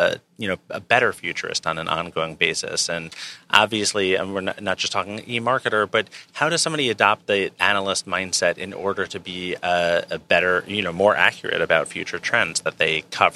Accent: New York City, New York, United States; You can tell I grew up in New York City.

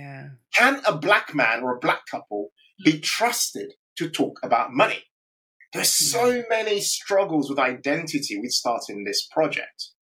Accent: Nigeria; first of all, I'm African. I'm Nigerian. There aren't any Nigerians doing this stuff.

